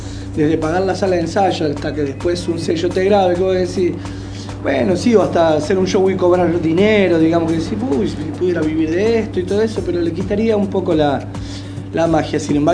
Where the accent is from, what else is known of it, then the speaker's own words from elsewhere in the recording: Buenos Aires, Argentina; somos gente de la Boca, nos hemos criado en un barrio difícil.